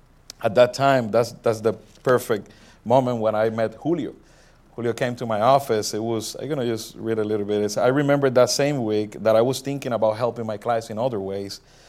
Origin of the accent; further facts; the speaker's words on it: Puerto Rico; first language Spanish; English is a second language; now in Orlando, United States; I grew up in Puerto Rico. That's why I speak my first language is Spanish. I moved to Orlando, Florida in 2003.